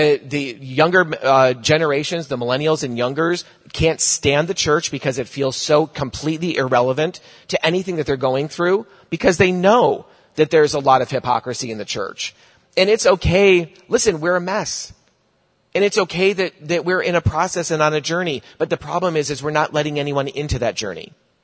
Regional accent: New York, United States; In my mid-30s, God finally brought me to a church in upstate New York, back in my hometown, where I swore I'd never go back to again

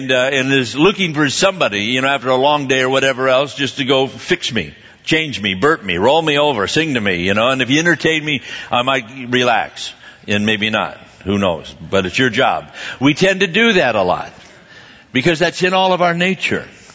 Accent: Scotland, United Kingdom; Well, I'm Scottish, you know

